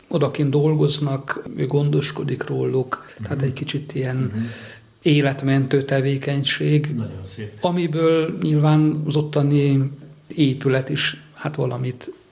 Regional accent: Cozmeni, Harghita, Romania; Én a születésre, tehát Székelyföldről, Csík Kozmásról származom.

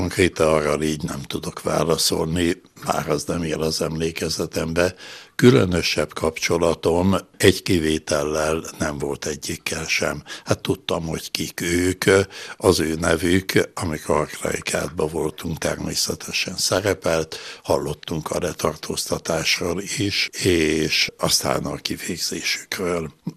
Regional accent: Szeged, Csongrád-Csanád, Hungary; Szegedi vagyok

